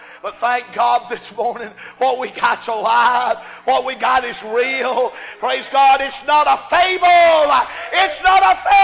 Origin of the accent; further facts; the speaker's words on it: the South, United States; Now I'm from the South, the deep South, and we never really eat lunch. We eat breakfast, dinner, and supper.